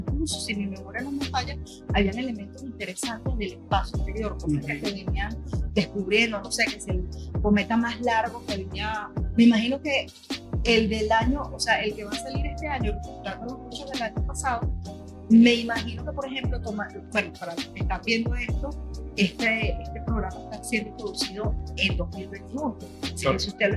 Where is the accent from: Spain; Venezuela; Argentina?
Venezuela; Venezuela, mi país de origen, y el país de origen de muchos de los que nos están escuchando en este momento